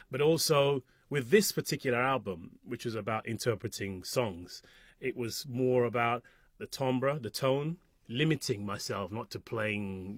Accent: London, United Kingdom; as a Londoner

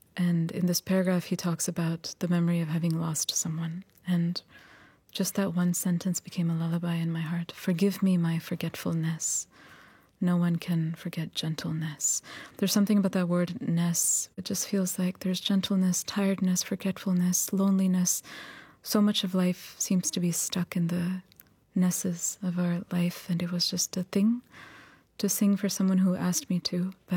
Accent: New York, United States; born there; Yes, I was born in New York.

